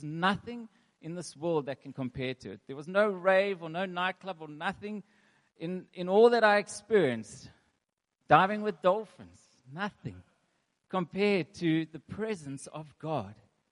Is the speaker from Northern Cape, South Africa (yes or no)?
no; Johannesburg, Gauteng, South Africa; moved away as an adult; So I grew up in Johannesburg. When I was 21, I went overseas.